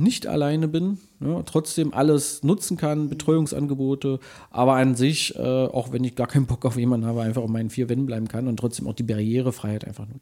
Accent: Magdeburg, Saxony-Anhalt, Germany; ich bin ja in Magdeburg aufgewachsen, da gab es auch eine Trabrennbahn.

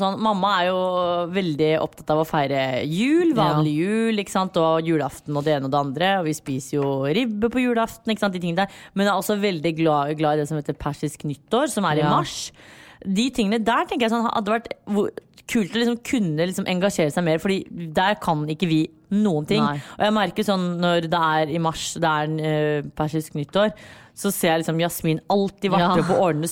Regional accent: Iran; hvorfor skal jeg stå på en pydestall og skrike jeg er iraner, jeg er perser

